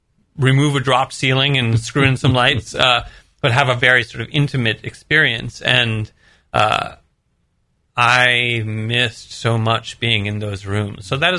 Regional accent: Michigan, United States; I grew up outside of Detroit, and those sort of blue-collar conversations are ones that my resume is pretty well filled with.

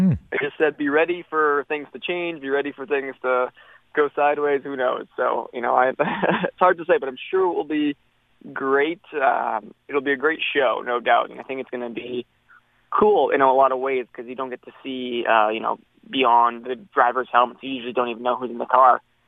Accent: Edmonton, Alberta, Canada; Because really, coming from here, we don't always get the most opportunities. Being an Edmontonian, trying to make it in the world stage of racing

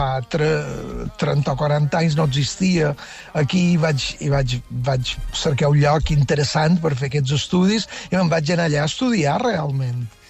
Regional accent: Felanitx, Balearic Islands, Spain; now in New York, United States; de Felanitx, sí, sí.

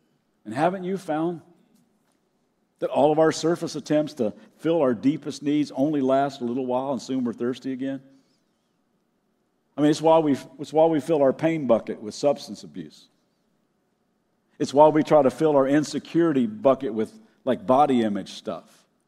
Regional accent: Kentucky, United States; Like I said, I grew up in Kentucky, and I can remember an old song I learned way back in third grade music class.

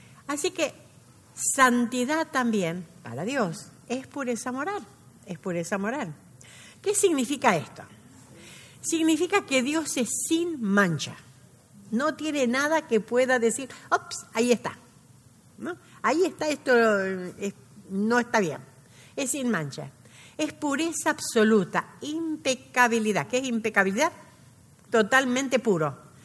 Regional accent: Argentina; soy argentina. Y en la Argentina estaba famoso en los años que yo era adolescente

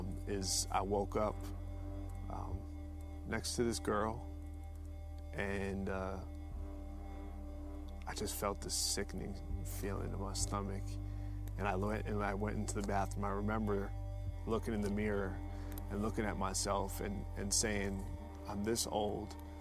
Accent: New York, United States; I grew up on the East Coast, New York, right outside of the city.

